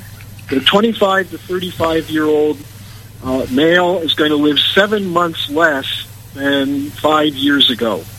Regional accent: United States; Now, what's interesting is because I'm an American, I have a little bit more freedom.

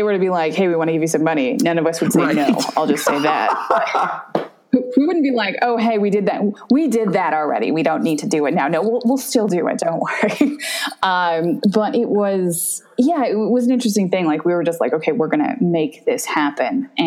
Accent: Canada; also born or lived in Ontario / British Columbia / Quebec / Alberta; I'm from everywhere. I'm from Canada. I grew up in Ontario, BC, Quebec and Alberta for, you know, two seconds. So a couple places in all those provinces.

